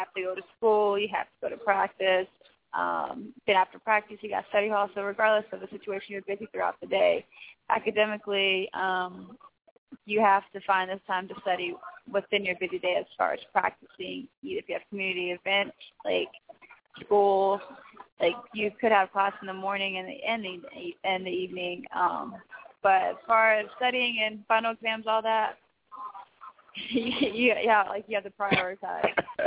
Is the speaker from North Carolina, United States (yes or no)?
no; San Antonio, Texas, United States; from San Antonio, Texas.